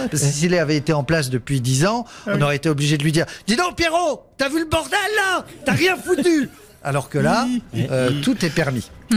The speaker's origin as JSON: {"language": "French", "town": "Marrakesh", "region": "Marrakesh-Safi", "country": "Morocco", "said": "Je viens de Marrakech."}